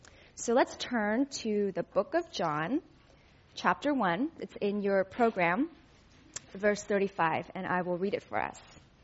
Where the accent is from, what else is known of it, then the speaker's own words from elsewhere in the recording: California, United States; I'm from the Silicon Valley. I like this place. I grew up here.